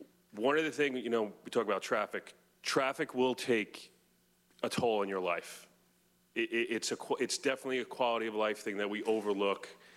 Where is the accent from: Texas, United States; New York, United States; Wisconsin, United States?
New York, United States; moved away as an adult; I moved here about 4 years ago. I'm from New York.